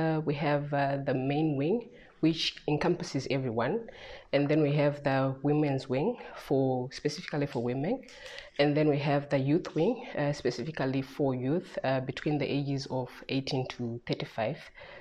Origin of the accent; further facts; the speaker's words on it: Zimbabwe; I'm from Zimbabwe.